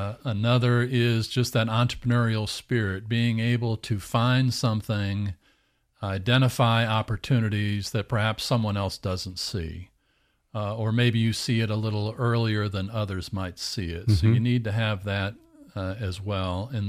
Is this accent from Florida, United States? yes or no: yes; Orlando, Florida, United States; I'm from Orlando, and I'm a real estate developer